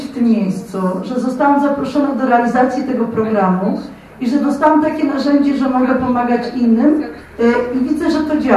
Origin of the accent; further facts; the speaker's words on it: Warsaw, Masovian Voivodeship, Poland; Jestem osobą tu z Warszawy, z rodziny, matką czwórki dzieci w małżeństwie.